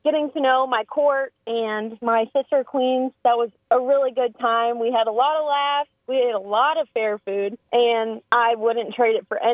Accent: United States; growing up in Vermilion County

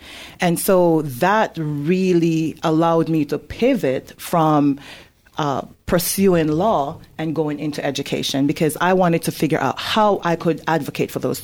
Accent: Jamaica; I come from a relatively poor background. I'm from Jamaica.

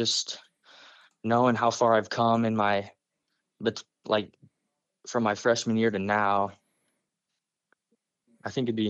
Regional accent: Des Moines, Iowa, United States; born there; now in Shelby, United States; In Des Moines.

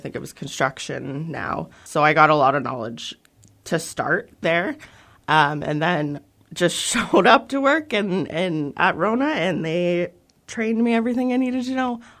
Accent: Canada; people come to us because we are Canadian, so we can relate a little better

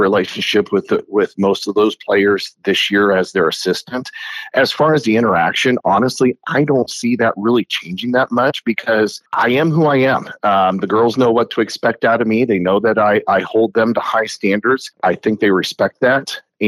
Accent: Griswold, Connecticut, United States; I'm from Griswold originally

